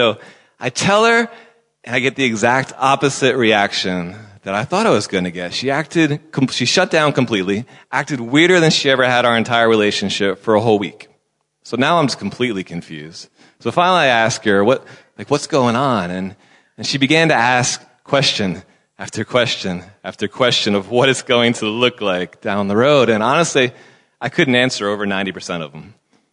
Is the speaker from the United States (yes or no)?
yes; United States; now in South Africa; It's so thick that you may actually think it's from another country, perhaps America. And if you are thinking that, you are correct. I used to be American, but I do now consider myself to be South African.